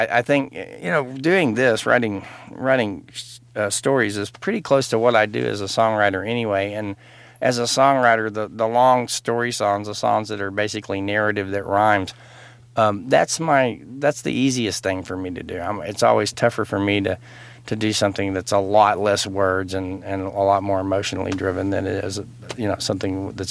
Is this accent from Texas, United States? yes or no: yes; Texas, United States; born or raised there